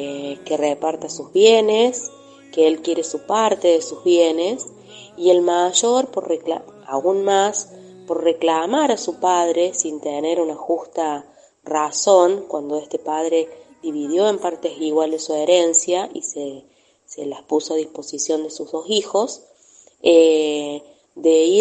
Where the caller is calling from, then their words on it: Río Cuarto, Córdoba, Argentina; de Río Cuarto.